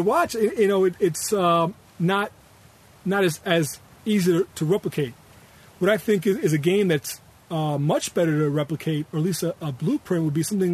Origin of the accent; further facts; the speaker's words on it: New York, United States; So, you look at me and you see the bald head. I'm from New York, right?